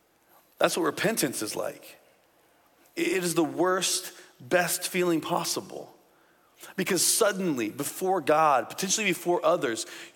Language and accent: English; Indiana, United States; When I was young, my family, I grew up in Indiana. In Indiana, we have something called snow.